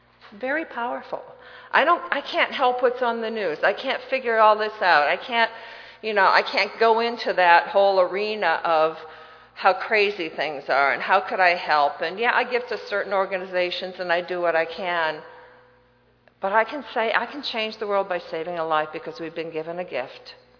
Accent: Iowa, United States; I grew up in Iowa. Thank God it wasn't on a farm, or I wouldn't have been able to eat anything that was meat. But it was across the street and across the river from many farms.

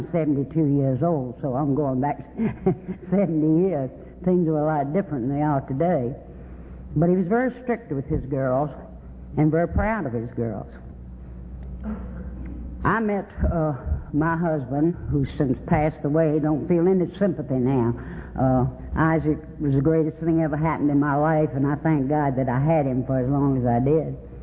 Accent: Virginia, United States; I was born and raised in Virginia, and if there are any Virginians in the room, I hope I don't step on your toes

